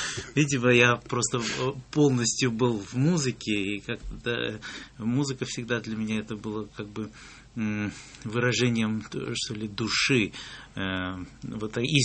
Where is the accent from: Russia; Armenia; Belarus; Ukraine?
Russia; Siberia; и Вадик Репин, мой коллега, и Антон Бараховский, мы все выходцы из Сибири